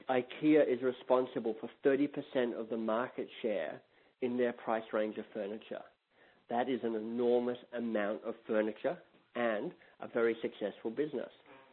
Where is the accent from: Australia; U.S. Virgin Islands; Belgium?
Australia; moved away as an adult; now in Canada; So there is, I come from Australia originally. So Australia, amongst other things for being a great country, has great wine. So when I moved to Canada 6 or 7 years ago